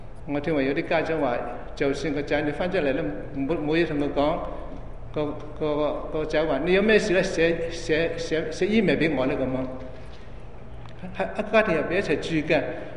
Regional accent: China; 我们其实我们中国人所讲

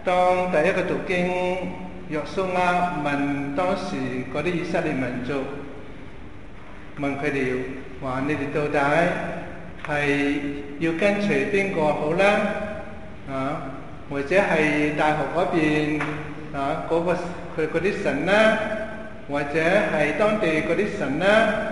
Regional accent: China; 我们中国人

